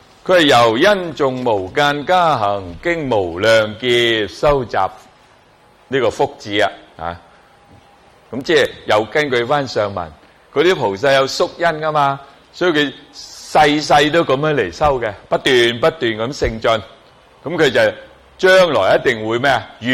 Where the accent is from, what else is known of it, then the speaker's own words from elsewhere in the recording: Guangzhou, Guangdong, China; born there; 我在广州出世的。